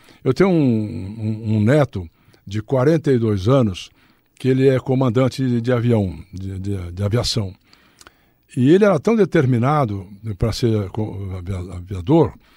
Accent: São Joaquim da Barra, São Paulo, Brazil; Eu preciso mais da gema que eu venho de São Joaquim da Barra, sabe como é que é?

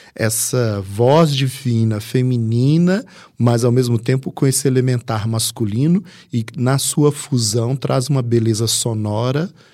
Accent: Belo Horizonte, Minas Gerais, Brazil; moved away as an adult; now in São Paulo, Brazil; eu sou mineiro de Belo Horizonte, eu vim aqui para São Paulo já há 30 anos.

